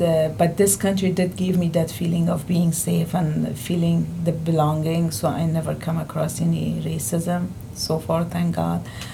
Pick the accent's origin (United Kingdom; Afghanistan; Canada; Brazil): Afghanistan; now in United States; from Afghanistan, yeah, and we came from Pakistan because we lived there for 2 years until the United Nations gave our paperwork done.